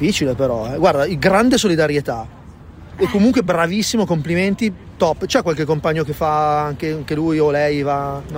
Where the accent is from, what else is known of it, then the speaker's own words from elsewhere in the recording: Milan, Lombardy, Italy; per quanto noi odiamo Roma in quanto milanesi